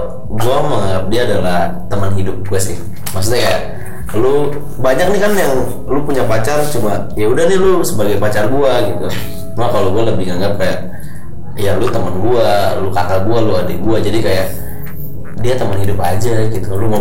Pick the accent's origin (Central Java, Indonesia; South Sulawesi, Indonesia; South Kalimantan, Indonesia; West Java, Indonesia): West Java, Indonesia; Sorry gue bukan orang Jawa, gue lebih ke Sunda.